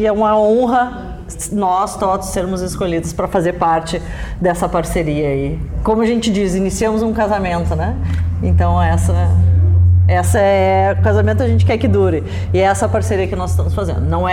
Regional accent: Rio Grande do Sul, Brazil; eu sou gaúcha

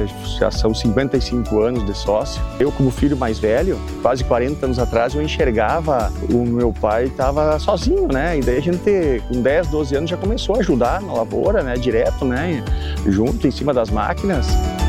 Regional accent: Espumoso, Rio Grande do Sul, Brazil; eu sou da comunidade da Costa do Jacuí, município de Espumoso.

